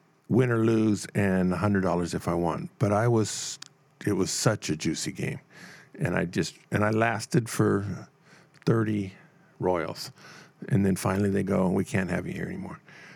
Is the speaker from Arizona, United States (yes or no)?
no; Los Angeles, California, United States; Now, I was raised in Los Angeles.